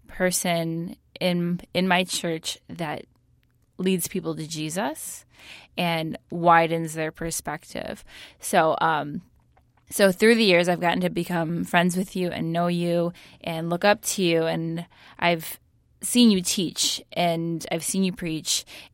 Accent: Michigan, United States; because I'm from Eastern Michigan as well

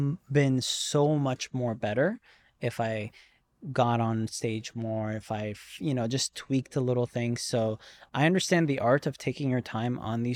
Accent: Virginia, United States; Because growing up in Virginia was a very interesting experience.

